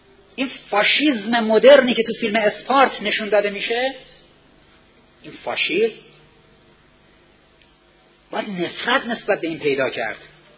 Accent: Iran; به هر کی تو خیابون نگاه میکنیم به عنوان یه ایرانی احساس کنیم

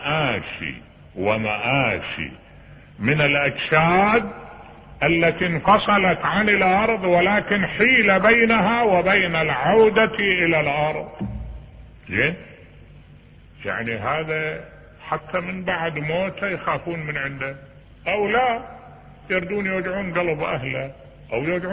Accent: Iraq; واحد انقتل ببا خمرة عندنا بالعراق

